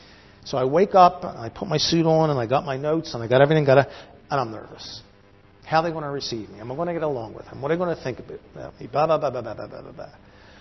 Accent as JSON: {"language": "English", "region": "Northeast", "country": "United States", "said": "I'm from the Northeast. I'm a Jewish person from the Northeast."}